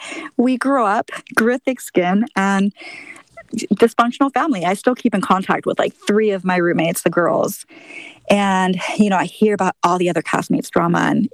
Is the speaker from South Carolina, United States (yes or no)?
no; San Diego, California, United States; growing up in San Diego, I grew up partying 16 and it kind of just bled into my 20s.